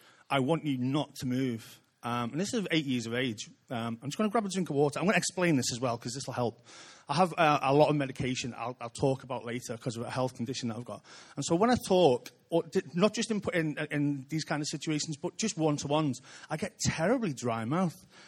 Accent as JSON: {"language": "English", "town": "Liverpool", "region": "North West England", "country": "United Kingdom", "tie": "born or raised there", "said": "I'm a Scouser. I'm proud of it. I love this city. I love its heritage. Grew up with my family really being proud Scousers"}